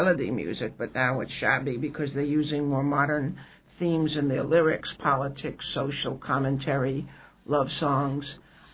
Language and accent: English; New York, United States; I'm from New York. That wasn't summer.